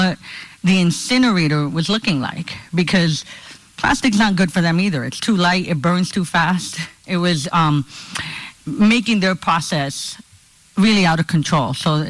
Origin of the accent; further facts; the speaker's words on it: Honduras; also born or lived in Newark, United States; I'm from Newark. Well, I'm from Honduras. I was born in Central America. Most of my life, I grew up with people not knowing where that country was